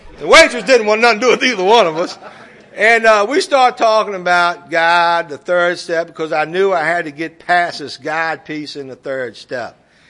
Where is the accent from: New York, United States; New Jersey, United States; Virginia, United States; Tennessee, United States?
Virginia, United States; Richmond; but I'm from Richmond. I know Ebonics